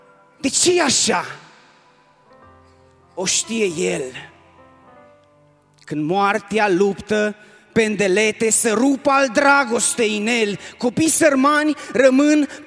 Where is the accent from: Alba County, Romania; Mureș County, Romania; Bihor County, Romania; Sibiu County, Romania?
Sibiu County, Romania; Sibiu; Eu sunt de la Sibiu, din Biserica Emanuel.